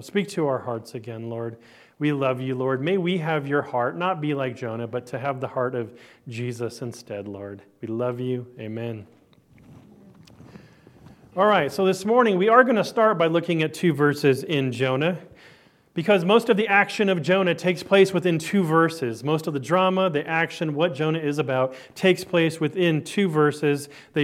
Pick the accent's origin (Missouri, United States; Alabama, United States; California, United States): California, United States; Los Angeles; born there; I was born in Hollywood on Sunset Boulevard in California